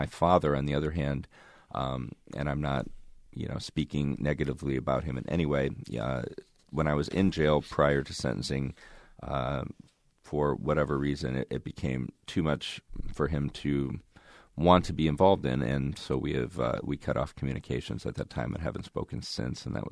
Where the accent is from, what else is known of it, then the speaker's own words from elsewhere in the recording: Waverly, Iowa, United States; I grew up on a farm just outside of Waverly on the border of Plainfield, Iowa. Holstein Farm, a pretty quiet area.